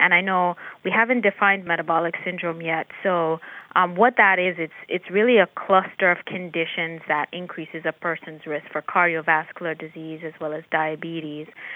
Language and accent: English; Jamaica; also born or lived in New York; now in United States; I'm originally from Jamaica. I spent a lot of time in the tropics as well as in New York. As you mentioned, I went to school on Long Island. So definitely a New Yorker at heart, I would say. And then I really also love the South. I moved down South